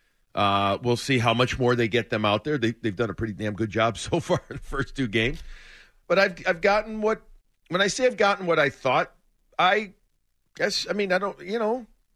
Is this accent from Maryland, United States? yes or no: no; Chicago, Illinois, United States; now in Boston, United States; Like I grew up in one in Chicago, awesome city too, phenomenal.